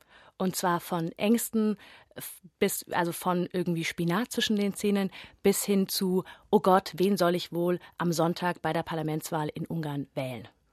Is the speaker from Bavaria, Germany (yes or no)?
yes; Bavaria, Germany; ich bin sogar tatsächlich in Bayern geboren. Aha. Und in Bayern auch aufgewachsen. Aber mein Großvater mütterlicherseits, der kam aus Ungarn.